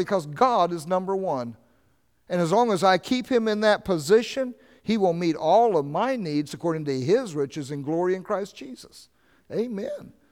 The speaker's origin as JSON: {"language": "English", "region": "Oklahoma", "country": "United States", "tie": "born or raised there", "said": "I was raised in Oklahoma"}